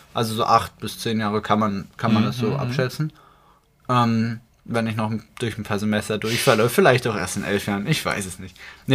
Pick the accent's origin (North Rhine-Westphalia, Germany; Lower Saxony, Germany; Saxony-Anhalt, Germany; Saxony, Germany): North Rhine-Westphalia, Germany; Weil ich komme ja aus dem Ruhrgebiet, da war es cool